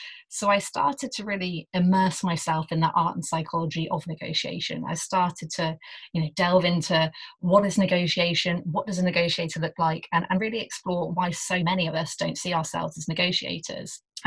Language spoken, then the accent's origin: English; England, United Kingdom; So as you may detect from my accent, I was born and raised in England.